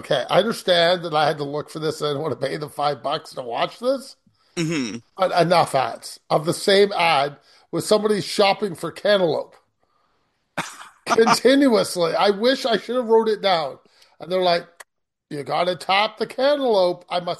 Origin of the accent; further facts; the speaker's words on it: Canada; Well, being Canadian, we can teach French up here.